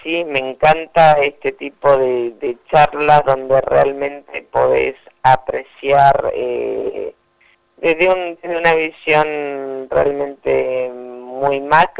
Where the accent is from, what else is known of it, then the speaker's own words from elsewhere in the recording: Mendoza, Argentina; also born or lived in New York / Los Angeles; now in Buenos Aires, Argentina; Me considero mendocina porque me crié gran parte de mi infancia ya, pero bueno, ya llevo más tiempo también acá en Buenos Aires.